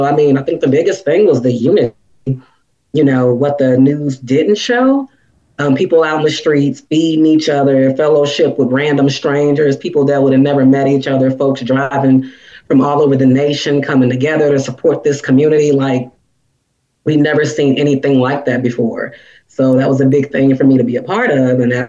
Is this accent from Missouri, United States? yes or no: yes; St. Louis, Missouri, United States; Okay. I mean, I'm a St. Louis native.